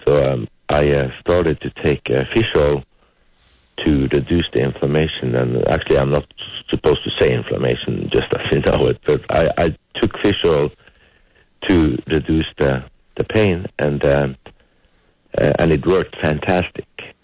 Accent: Northern Norway, Norway; I am. I'm from Norway. I'm born in Arctic Norway, yes.

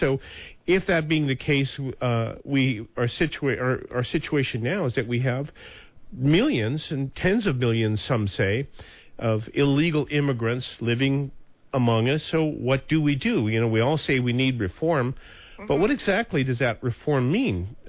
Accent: Montana, United States; careful, girl. I'm from Montana.

